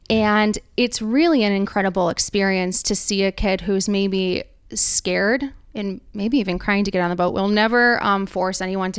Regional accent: Rochester, New York, United States; I grew up here in Rochester. I'm a Rush Henrietta kid.

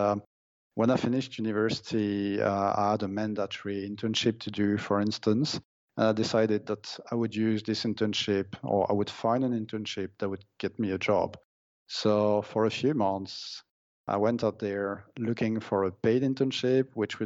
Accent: Brittany, France; I come from Brittany in France, where I think the highest mountain is actually a hill, which must be 300 meters high.

